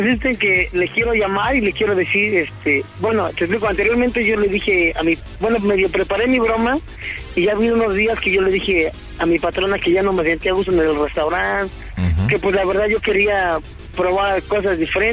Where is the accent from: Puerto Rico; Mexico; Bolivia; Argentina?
Mexico; Mexico City; Desde que llegué, pues a veces la raza aquí es mala leche, ¿no? En vez de que te tire un parito, y más siendo chilango o capitalino, pues...